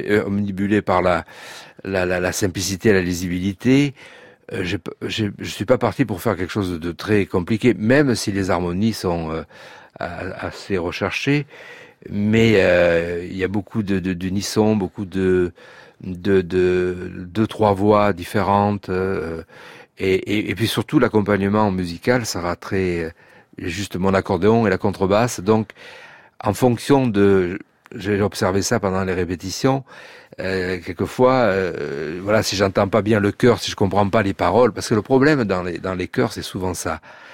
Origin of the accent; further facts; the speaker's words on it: south of France, France; Ce sont des gens du Sud, on entendait à l'accent qu'on est tous du Sud.